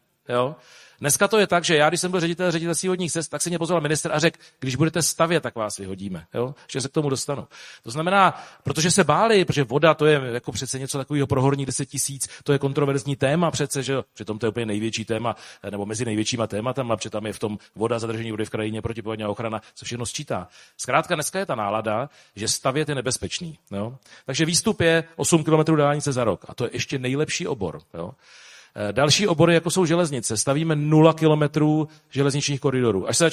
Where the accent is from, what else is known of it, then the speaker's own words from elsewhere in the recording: Chrudim, Pardubice Region, Czechia; Ačkoliv jsem z Chrudimě